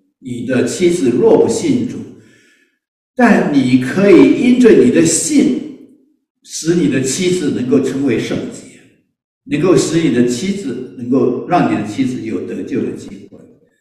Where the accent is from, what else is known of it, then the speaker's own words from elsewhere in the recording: Taiwan; 我们中国人说我们台湾人说谈恋爱，我这个还不够传神